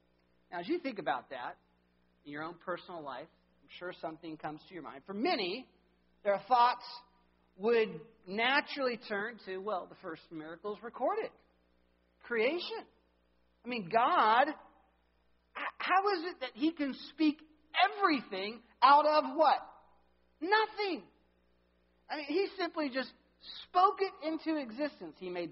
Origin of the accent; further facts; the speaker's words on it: Chowchilla, California, United States; I mean, when I was born and raised in Chowchilla